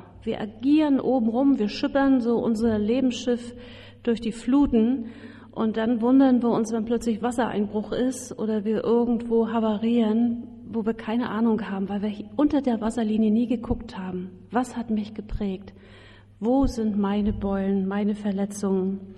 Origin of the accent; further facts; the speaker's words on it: Northern Germany, Germany; Wir sind ja beide aus dem Norden und da gibt es dann auch so diese Einrichtung, dass die Schiffe manchmal ins Trockendock müssen.